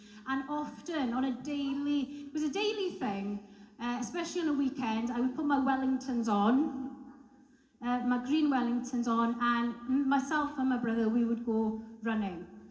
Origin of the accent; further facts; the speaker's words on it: Wales, United Kingdom; now in Scotland; I am not from Scotland, like the majority of us in here. I'm in good company. But I am from the UK, I'm from Wales. So from the age of 10, 11, I was brought up on a beautiful small holding. And it was great, brought up from 0 to 10 in the town.